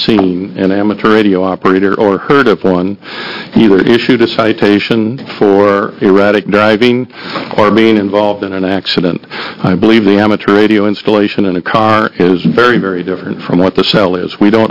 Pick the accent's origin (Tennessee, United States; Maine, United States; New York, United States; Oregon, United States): Oregon, United States; Pacific City; Madam Chair and fellow senators … from Pacific City.